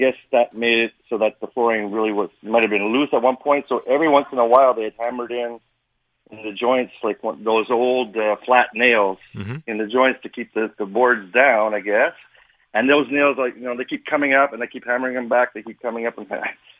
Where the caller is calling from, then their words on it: Montreal, Quebec, Canada